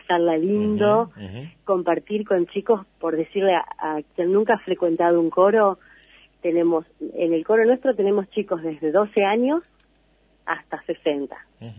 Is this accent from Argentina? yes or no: yes; Carlos Tejedor, Buenos Aires Province, Argentina; yo no soy oriunda de Anchorena, soy uh-huh. oriunda de provincia de Buenos Aires, de Cabo Tejedor.